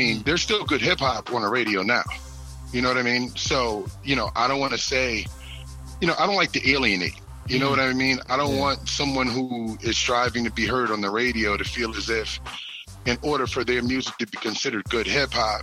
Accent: New York, United States; now in Atlanta, United States; I'm from New York originally, and I currently live in Atlanta, Georgia. I'm a New York guy through and through.

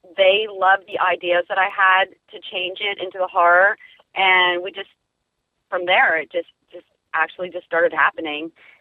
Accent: East Coast, United States; I'm from the East Coast, so I've been in New York during 4th of July

